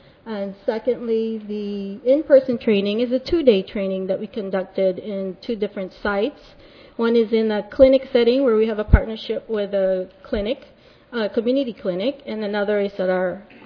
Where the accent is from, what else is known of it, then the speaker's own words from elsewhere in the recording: San Diego, California, United States; I'm from San Diego